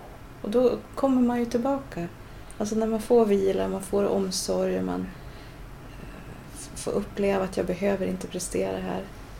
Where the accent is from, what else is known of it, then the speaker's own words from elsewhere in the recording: Västra Götaland County, Sweden; jag tänker på Västgötaslätten där jag växte upp. Där man kan se väldigt långt.